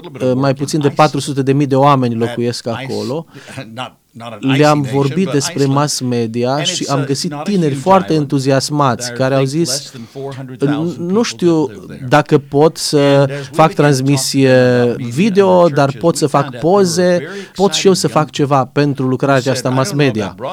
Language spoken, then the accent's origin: Romanian; Texas, United States; Romanian is a second language; o să afle că sunt din Texas, o să mă întrebe dacă am cald, dacă sunt cowboy.